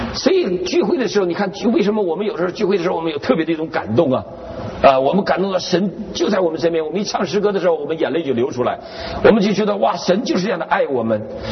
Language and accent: Chinese; Northeast China, China